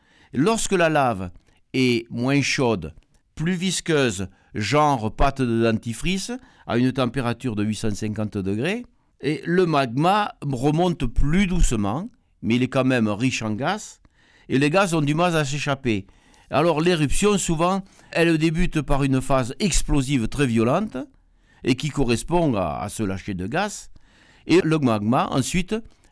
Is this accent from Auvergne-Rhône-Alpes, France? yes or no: yes; Auvergne-Rhône-Alpes, France; On ne s'était pas rendu compte qu'on avait des volcans chez nous, en Auvergne.